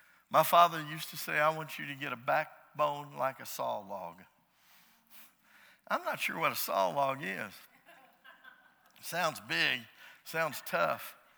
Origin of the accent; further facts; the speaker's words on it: United States; I'm not going to stop and think about what I'm going to say because I'm an American